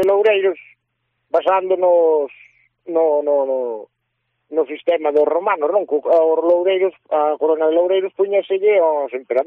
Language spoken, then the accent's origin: Galician; San Adrián de Calvos, Galicia, Spain; temos a festa aquí en San Adrián de Calvos, que é a miña parroquia natal do Ayuntamiento de Fornelos.